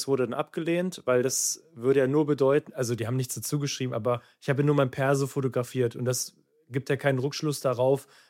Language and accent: German; Thuringia, Germany; born there; wir kommen ja gebürtig hier aus der Region. Ich aus Thüringen, das ist jetzt noch ein bisschen weiter weg